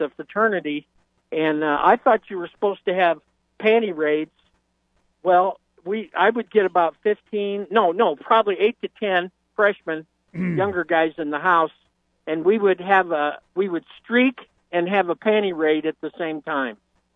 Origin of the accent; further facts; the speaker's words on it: Council Bluffs, Iowa, United States; I grew up in Council, Tucky, but I went to Iowa. So, yeah, I'm an Iowa fan.